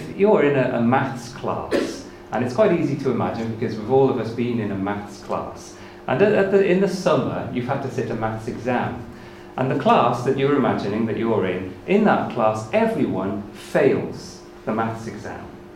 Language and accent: English; Wrexham, Wales, United Kingdom; I grew up in Wrexham in North Wales